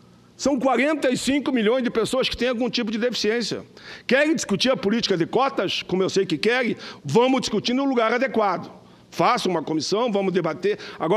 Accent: Caxias do Sul, Rio Grande do Sul, Brazil; Como eu sou Caxias, que vim de Caxias

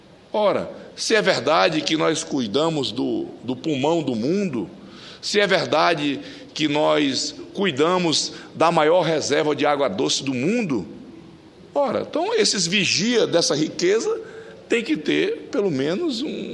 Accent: Acre, Brazil; Tenho 50 anos que vivo lá no Acre, desde que nasci que vivo lá no Acre.

